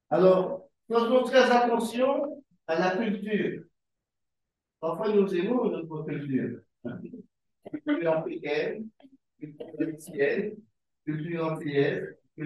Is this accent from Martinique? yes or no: yes; Martinique; Je suis de la Martinique.